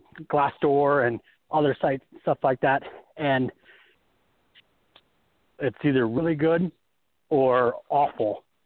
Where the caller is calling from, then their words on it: Las Vegas, Nevada, United States; I'm calling from Las Vegas.